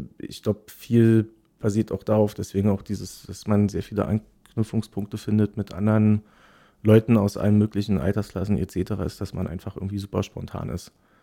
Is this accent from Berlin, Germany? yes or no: yes; Berlin, Germany; Ich bin halt 86 in Friedrichshain geboren, bin dann immer so zwischen Mitte und Prenzlberg quasi hin und her gewandert. Also mit Family dann, also immer im kreativen Sektor. City Ost, so Wendekind, habe Berlin halt noch gesehen, wie es viele nicht kennen so.